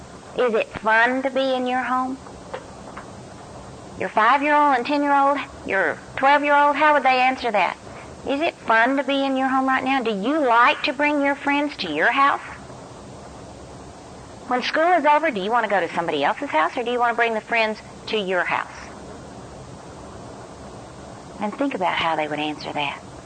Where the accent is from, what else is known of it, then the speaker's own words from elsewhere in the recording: Dallas, Texas, United States; we would watch usually the Dallas Cowboys because we're from Dallas.